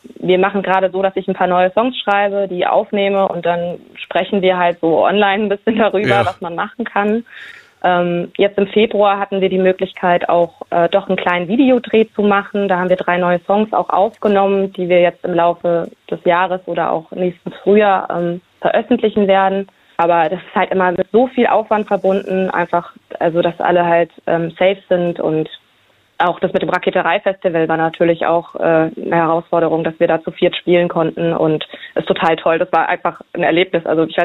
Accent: Heidelberg, Baden-Württemberg, Germany; Also ich komme aus Heidelberg.

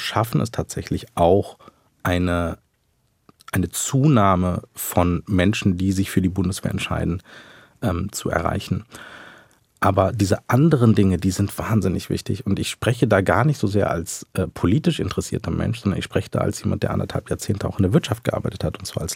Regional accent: West Germany, Germany; Was das für uns bedeutet, als Westdeutsche, die sehr lange in Frieden, Freiheit und Wohlstand gelebt haben.

